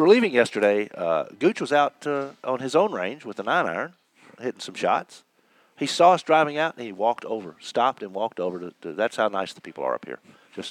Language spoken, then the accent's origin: English; the South, United States; I am from the South, and don't make fun of it.